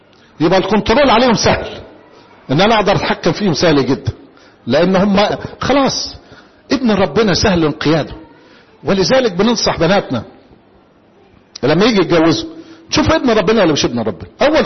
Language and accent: Arabic; Egypt; احنا معتادين كمصريين احنا كل واحد يصلي وحده